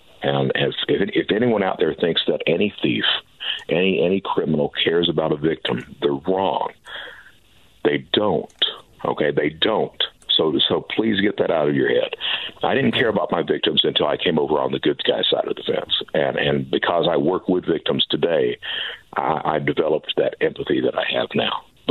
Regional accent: Kentucky, United States; I'm from Kentucky. We're a close-knit family.

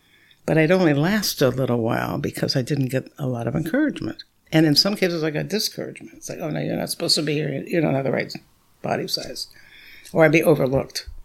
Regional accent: Los Angeles, California, United States; So I grew up in Los Angeles, and this is quite the story. I grew up raised by parents who were members of the Communist Party in California in the 50s during the McCarthy period.

